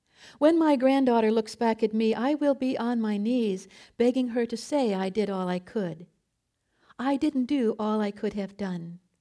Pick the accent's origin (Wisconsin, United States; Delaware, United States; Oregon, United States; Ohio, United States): Ohio, United States; Cleveland; Well, I grew up in Cleveland, and my family would go to the Cuyahoga River and watch it burn.